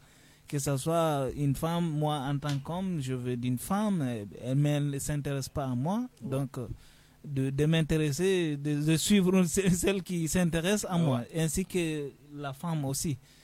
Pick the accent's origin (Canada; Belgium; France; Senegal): Senegal; Je suis sénégalais.